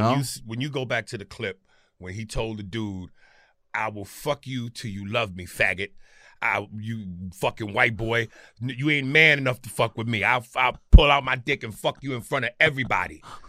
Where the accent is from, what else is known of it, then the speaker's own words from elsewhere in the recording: New York, United States; I wear the hat because I'm from New York